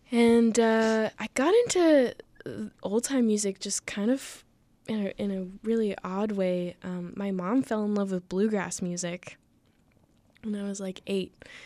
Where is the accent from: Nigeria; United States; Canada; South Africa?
Canada; Montreal, Quebec; also born or lived in Winnipeg; now in Toronto, Canada; So I'm from Montreal, Quebec. And I grew up there for most of my life, and then I spent a little bit of time in Winnipeg, Manitoba.